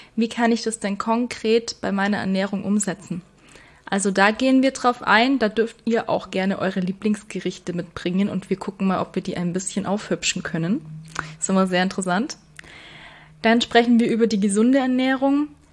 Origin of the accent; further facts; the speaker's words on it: Weißenhorn, Bavaria, Germany; Ich komme aus Weißenhorn, darum wird es ans Weißenhorner Tierheim gehen.